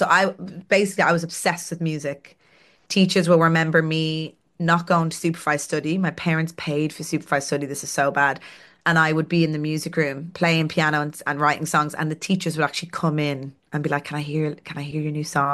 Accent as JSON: {"language": "English", "town": "Donaghmede", "region": "Leinster", "country": "Ireland", "said": "Oh, I'm from Donaghmede, so I literally was from"}